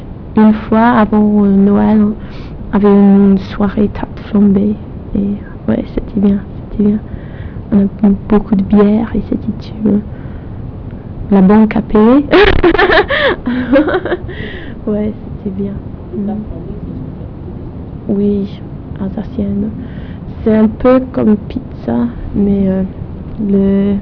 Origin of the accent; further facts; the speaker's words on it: Germany; first language German; French is a second language; now in France; Je suis venue d'Allemagne